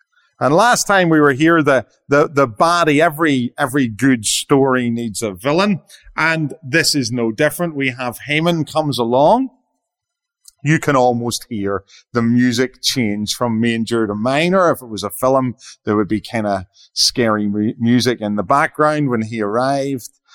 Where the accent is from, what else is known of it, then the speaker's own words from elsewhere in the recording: Ireland; I get excited as an Irishman about telling great stories